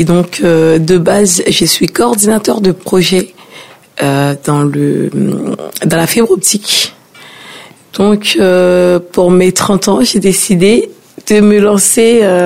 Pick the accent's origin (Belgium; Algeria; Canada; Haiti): Haiti; now in France; Faut dire, je suis d'origine caribéenne, plus exactement, je suis haïtienne.